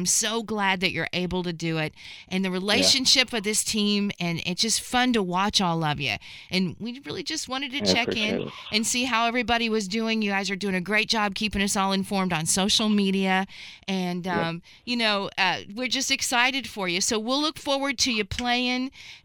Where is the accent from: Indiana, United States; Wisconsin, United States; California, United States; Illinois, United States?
Indiana, United States; Knightstown; Hagerstown, I grew up in Knightstown, so Hagerstown, I'm very familiar with, just a little under 2,000